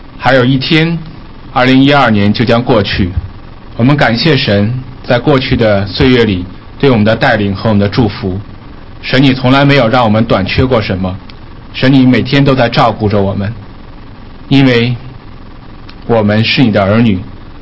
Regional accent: China; 我们中国人或者说我们东方人特别喜欢说这七个字

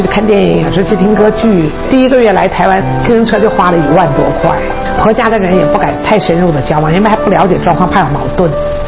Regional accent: northern China, China; 其实我小的时候是在中国北方长大，对北方人来说吃饺子是一件很幸福难得的事情

